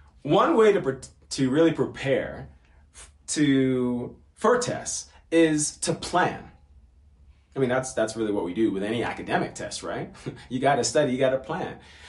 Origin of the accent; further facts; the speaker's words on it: United States; also born or lived in Nigeria; now in South Africa; Even as an American, I'm grateful to be here. Having been and lived in Nigeria for 3 years with my family